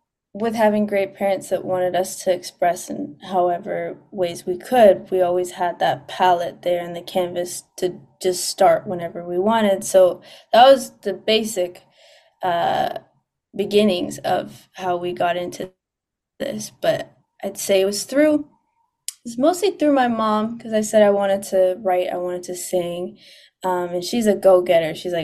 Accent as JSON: {"language": "English", "town": "Whistler", "region": "British Columbia", "country": "Canada", "said": "I'm like from Whistler, Vancouver"}